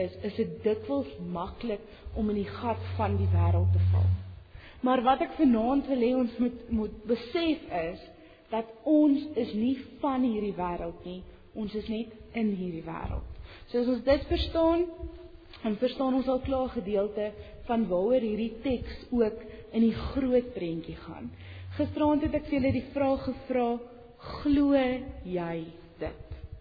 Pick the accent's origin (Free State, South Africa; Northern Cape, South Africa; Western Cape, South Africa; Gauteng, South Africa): Western Cape, South Africa; Ek kom van die Kaap af